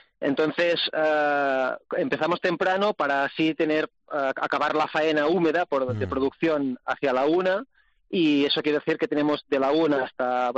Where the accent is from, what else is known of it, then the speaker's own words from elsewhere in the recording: Catalonia, Spain; Somos catalanes